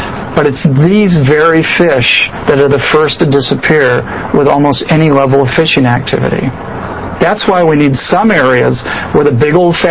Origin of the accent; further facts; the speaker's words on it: Midwest, United States; I grew up in the Midwest, and in my lifetime, some of the big federal wildlife areas were put in.